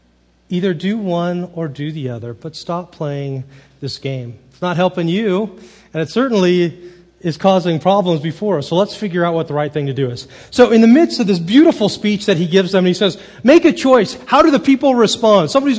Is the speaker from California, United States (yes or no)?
yes; Carmel Valley, California, United States; It's interesting because I grew up in Carmel Valley, California.